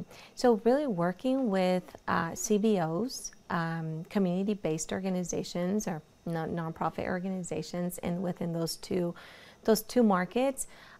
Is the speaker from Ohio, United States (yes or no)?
no; Lindsay, California, United States; English is a second language; also born or lived in Guadalajara, Mexico; my accent and, not English, not being my primary language. I was born in Mexico, in Guadalajara, Jalisco. And parents brought me here when I was 5 years old. Grew up in Porterville in Lindsay, California.